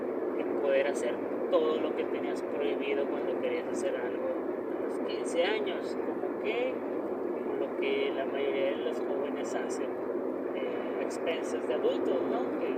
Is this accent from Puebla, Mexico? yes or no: no; Monterrey, Nuevo León, Mexico; acá de donde soy yo, de Monterrey, Nuevo León